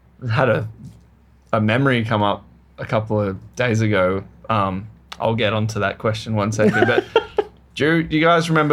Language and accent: English; Tweed Heads, New South Wales, Australia; I don't know. Like I'd never lived in a city. I grew up in Tweed Heads.